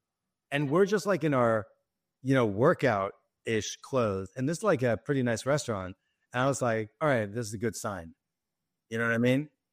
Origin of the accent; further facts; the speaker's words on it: Israel; now in United States; I won the green card lottery and then I naturalized because I grew up in Israel and I'm a citizen.